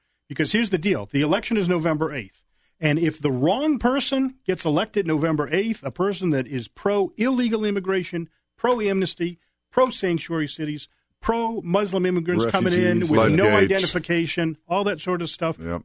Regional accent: Boston, Massachusetts, United States; which is up in my hometown of Boston.

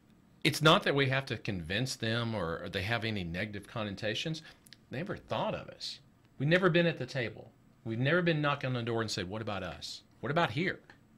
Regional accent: Appalachia, United States; But I'm a kid from Appalachia.

